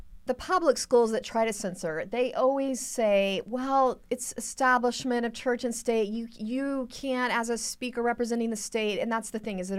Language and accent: English; Texas, United States; Now, I grew up in Texas where, you know, football and prayer went together.